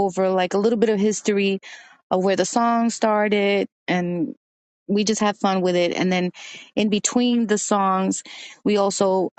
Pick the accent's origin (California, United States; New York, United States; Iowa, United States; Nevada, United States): New York, United States; Brooklyn; born there; And I am Dominican, although I was born in Brooklyn, but I consider myself Dominican.